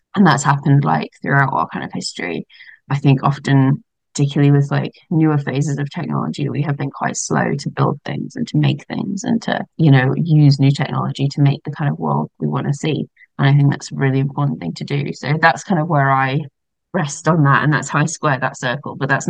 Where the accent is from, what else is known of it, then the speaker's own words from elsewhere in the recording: Ireland; and I'm Irish myself, and I'm like, well, that's not necessarily an Irish person